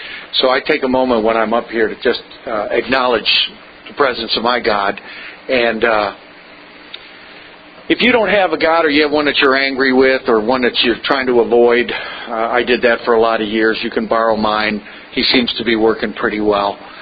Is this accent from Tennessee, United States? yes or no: no; St. Augustine, Florida, United States; We're actually from North Florida, over by St. Augustine.